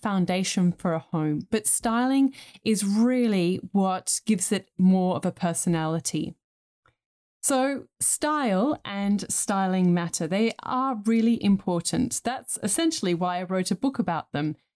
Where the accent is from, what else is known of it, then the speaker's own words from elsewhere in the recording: England, United Kingdom; I grew up in England in the 1980s